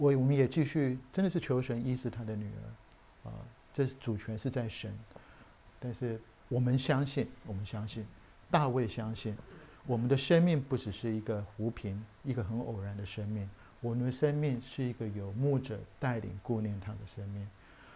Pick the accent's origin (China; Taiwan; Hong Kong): Taiwan; 我跟玉芬，我们从台湾来，我们在大学时代，我们在淡江团契